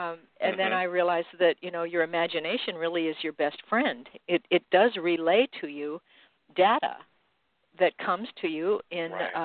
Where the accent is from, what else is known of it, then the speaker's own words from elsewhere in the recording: Midwest, United States; I grew up in the Midwest running around riding horses and just doing stuff